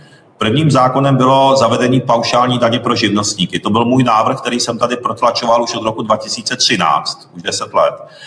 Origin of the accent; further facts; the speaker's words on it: Mašťov, Ústí nad Labem Region, Czechia; jsem vyrůstal část dětství v dětském domově v Mašťově u Podbořan, to je v Ústeckém kraji. Chodil jsem tam i na základní školu vedle do krásného dvora.